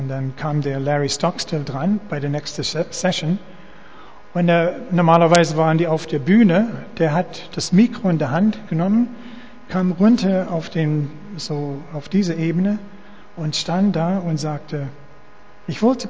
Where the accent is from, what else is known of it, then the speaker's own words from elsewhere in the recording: Canada; ich bin auch Kanadier